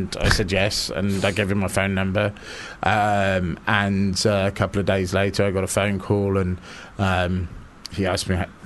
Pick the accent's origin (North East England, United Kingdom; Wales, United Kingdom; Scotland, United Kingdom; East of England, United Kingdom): Scotland, United Kingdom; Aberdeen; born there; I was born in Scotland, in Aberdeen.